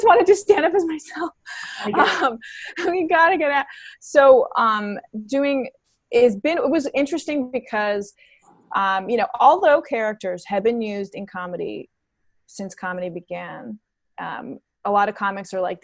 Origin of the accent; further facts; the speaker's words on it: Queens, New York, United States; I'm from Queens. I'm a Queens girl.